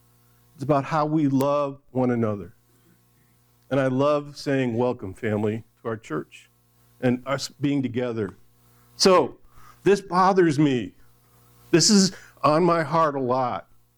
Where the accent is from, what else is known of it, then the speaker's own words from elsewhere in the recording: Michigan, United States; Now, as I grew up in Michigan, there's something about where you were born and raised that's a little special.